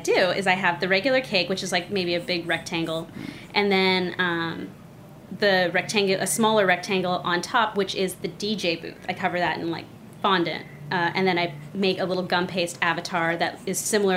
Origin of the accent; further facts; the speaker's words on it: Arcadia, California, United States; But I grew up in Arcadia, California.